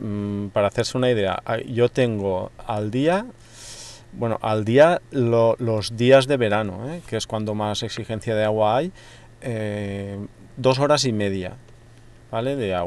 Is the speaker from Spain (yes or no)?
yes; Alcudia de Crespins, Valencian Community, Spain; born there; de inicio el agua viene de donde yo nací